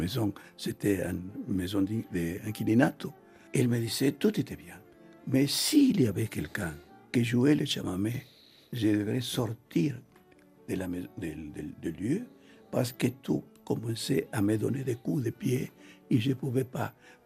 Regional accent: Buenos Aires, Argentina; born there; French is a second language; Je suis né à Buenos Aires, mais ma maman m'a donné toute la race du Guaran parce que j'étais 9 mois dans son ventre.

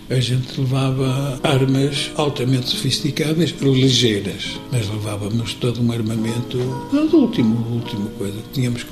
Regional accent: North, Portugal; Meu pai era caçador lá na minha terra, sou lá do norte, eram tudo caçadores

